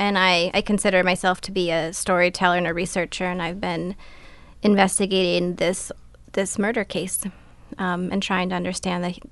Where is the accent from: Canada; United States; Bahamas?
United States; Colorado; also born or lived in Fairbanks; now in Craig, United States; I grew up in Colorado, but I moved to Alaska about 10 years ago, and I've spent most of my time in Alaska, actually, in Fairbanks.